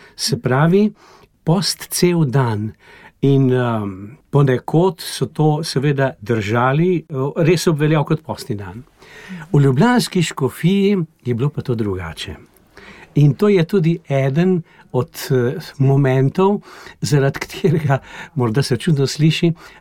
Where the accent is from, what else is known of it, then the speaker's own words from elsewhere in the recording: Kranj, Upper Carniola, Slovenia; jaz sem iz Martinske župnije pri Kranju, stražišča.